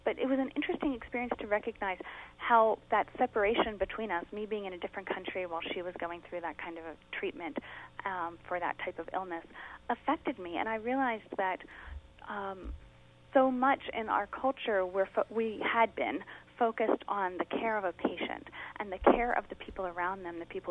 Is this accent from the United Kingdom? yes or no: no; the South, United States; I grew up in the South, and I went to school at the University of Alabama.